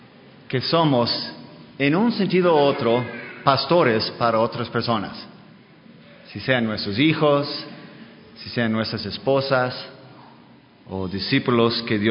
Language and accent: Spanish; Denmark; now in Mexico; soy de Dinamarca. Tenemos 5 años viviendo aquí en México.